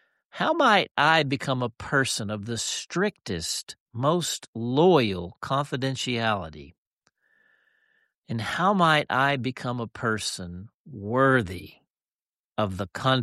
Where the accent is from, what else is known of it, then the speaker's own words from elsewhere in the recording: Dumas, United States; we're from Dumas. We're from Dumas, and years ago, Mom and Dad moved out of Dumas